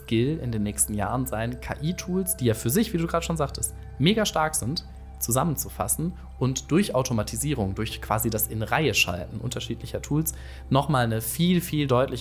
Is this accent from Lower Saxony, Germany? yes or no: no; Ennepetal, North Rhine-Westphalia, Germany; now in Bonn, Germany; aufgewachsen bin ich in Ennepetal. Das ist eine kleine Stadt zwischen Wuppertal und Hagen. Mhm. Ich weiß gar nicht, wie viele Einwohner die inzwischen hat. 25.000 vielleicht. Und bin dann nach meinem Abitur 2018 ins schöne Bonn gezogen und fühle mich jetzt doch sehr wohl hier.